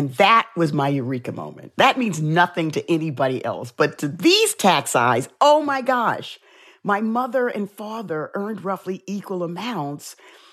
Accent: South Bronx, New York, United States; because growing up in the South Bronx, I dealt with racism a lot.

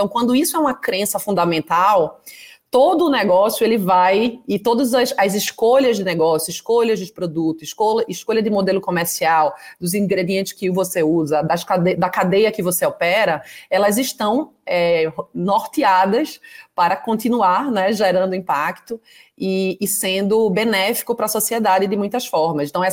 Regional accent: Brazil; que nos enche de orgulho, né, como brasileiros

